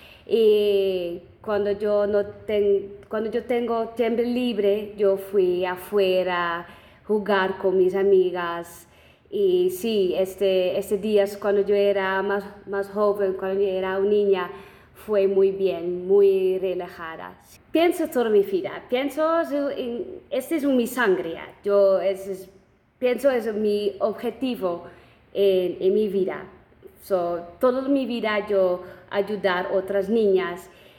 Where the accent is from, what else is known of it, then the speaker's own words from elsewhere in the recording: Netherlands; Spanish is a second language; also born or lived in Bogotá, Colombia; toda mi vida yo estoy adoptada, yo nací en otro país.